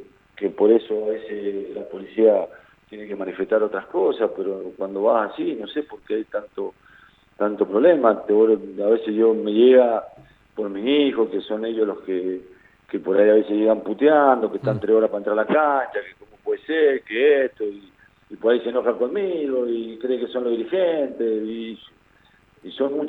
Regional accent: Mendoza, Argentina; somos prácticamente todos mendocinos

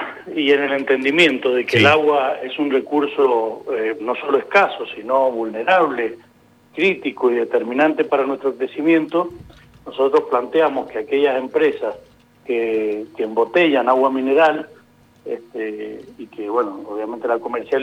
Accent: Tunuyán, Mendoza, Argentina; Yo que soy del Valle de Uco, soy de Tunuyán

